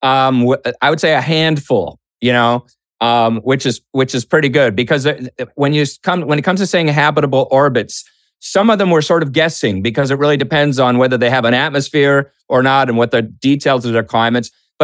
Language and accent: English; Boston, Massachusetts, United States; Well, first of all, Boston, my hometown. Yay. Go Celtics.